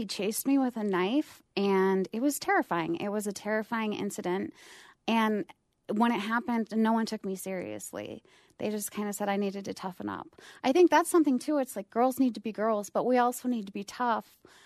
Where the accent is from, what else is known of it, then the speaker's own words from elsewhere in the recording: Salmon, Idaho, United States; I think growing up in Salmon, and I love Salmon